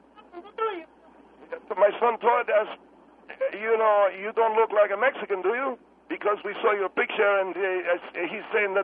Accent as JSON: {"language": "English", "country": "Egypt", "second_language": "English", "moved": "yes", "lives_now": "United States", "said": "Just because I come from Egypt is not to make me a terrorist."}